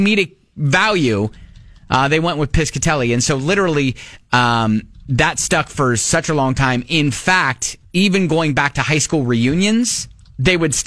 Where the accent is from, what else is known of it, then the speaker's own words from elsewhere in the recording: Columbus, Ohio, United States; The name was that of a meteorologist where I grew up in Columbus, Ohio.